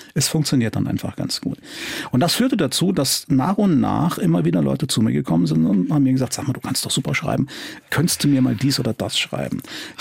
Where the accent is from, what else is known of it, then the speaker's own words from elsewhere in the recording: Saarlouis, Saarland, Germany; Ich komme ja aus Saarlouis, Stadtteil Roden. Das liegt relativ nah an der Dillinger Hütte.